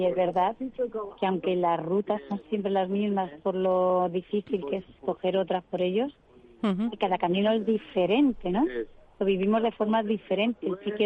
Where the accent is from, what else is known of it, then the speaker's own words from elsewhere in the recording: Madrid, Community of Madrid, Spain; yo que soy de Madrid